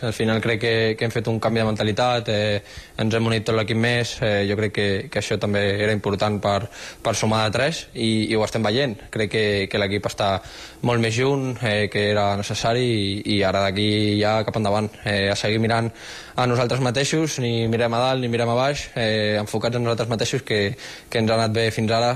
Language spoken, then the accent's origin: Catalan; Catalonia, Spain; els que som catalans